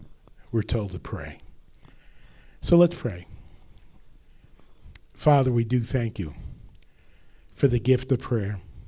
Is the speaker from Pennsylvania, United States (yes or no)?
no; Rutherford, New Jersey, United States; And they were from my hometown up in Rutherford.